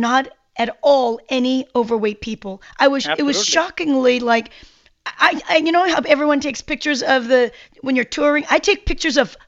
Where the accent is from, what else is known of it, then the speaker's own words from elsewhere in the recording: South Korea; Yes, I'm Korean. I'm from Korea